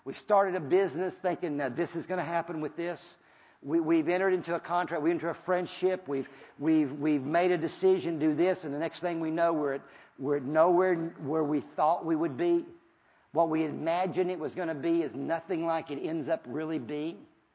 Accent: Virginia, United States; because I went back to my hometown, and I remember it's a little bitty town in Virginia

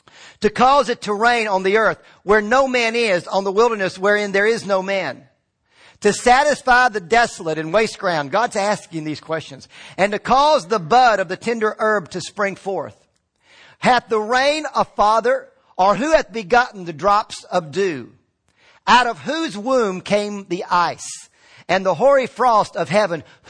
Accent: Virginia, United States; I grew up in Virginia, and we loved the wintertime because we knew we could make money.

